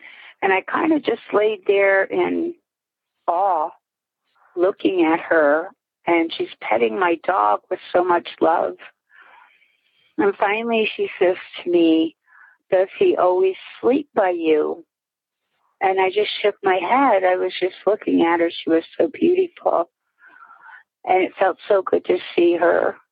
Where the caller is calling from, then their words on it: Whitehall, Pennsylvania, United States; I'm calling from Whitehall, PA.